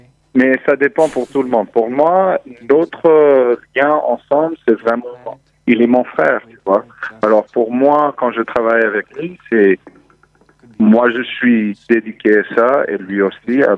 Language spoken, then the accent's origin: French; New York, United States; French is a second language; En fait, j'ai grandi à New York